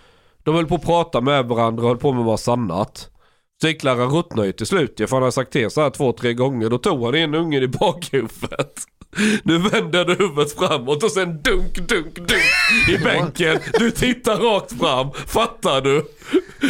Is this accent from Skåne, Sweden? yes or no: yes; Osby, Skåne, Sweden; Nej, jag växte upp i Osby.